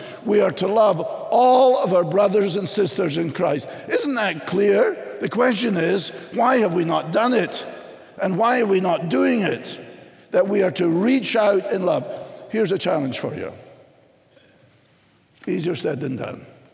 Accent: Scotland, United Kingdom; But my identity is not that I am Scottish.

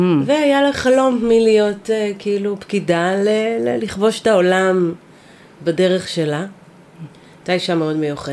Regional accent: Holon, Tel Aviv District, Israel; אני שגדלתי בחולון, בסביבה, כן.

